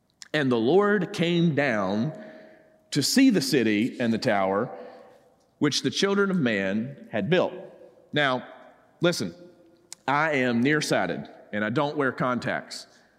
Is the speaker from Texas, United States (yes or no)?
no; Georgia, United States; I grew up in South Georgia, trust me.